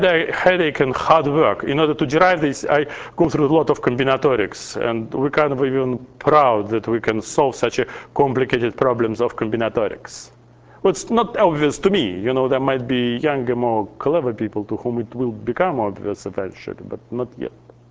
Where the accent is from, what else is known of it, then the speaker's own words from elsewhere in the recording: Russia; English is a second language; When I grew up in Russia, we were studying this theory of classical completely integrable differential equation.